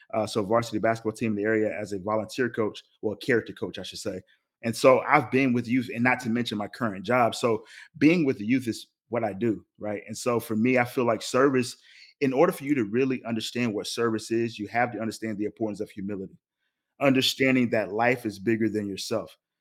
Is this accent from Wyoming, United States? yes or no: no; Salisbury, North Carolina, United States; I'm actually from Salisbury, North Carolina. So I don't know if many of you are in the North Carolina area. It's actually 45 minutes from Charlotte, North Carolina.